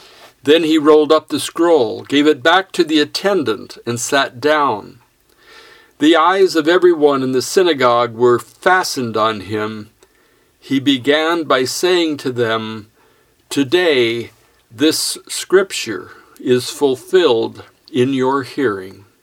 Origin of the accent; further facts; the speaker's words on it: Sterling, Colorado, United States; I was invited back to my hometown of Sterling, Colorado, to preach in the church where I was raised, the First Presbyterian Church of Sterling.